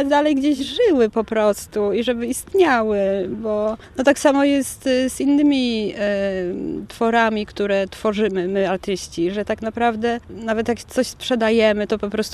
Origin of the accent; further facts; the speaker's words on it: Gdynia, Pomeranian Voivodeship, Poland; Moja Gdynia. Ja w ogóle się wychowałam w dzielnicy Cisowa, więc to było moje dzieciństwo całe i miałam tam dziadków, którzy mieszkali w domku z ogrodem.